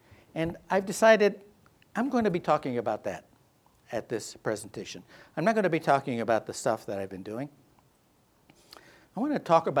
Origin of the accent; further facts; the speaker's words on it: Tucson, Arizona, United States; So I grew up in Tucson at a time when the Anglo community was trying to make us believe that we were second-class citizens.